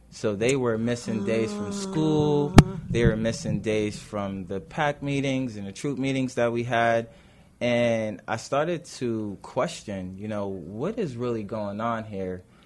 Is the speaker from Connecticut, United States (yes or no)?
yes; Bridgeport, Connecticut, United States; I'm from Connecticut, Bridgeport, Connecticut, that is, and I was the first community organizer